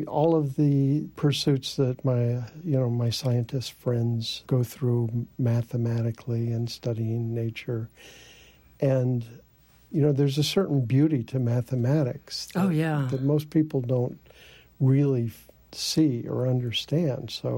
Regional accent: New Orleans, Louisiana, United States; I collected bugs and snakes as a kid growing up in New Orleans

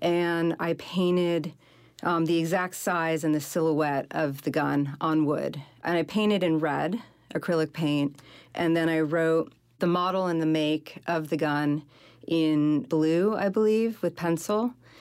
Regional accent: Burlington, Vermont, United States; Well, I grew up in Burlington, Vermont, and my dad would go duck hunting.

